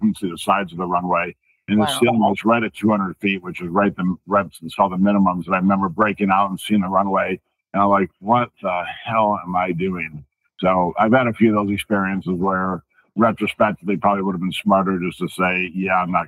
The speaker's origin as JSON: {"language": "English", "town": "Chicago", "region": "Illinois", "country": "United States", "tie": "born or raised there", "said": "I'm adopted. So birth parents are from Iowa. I grew up in Chicago area."}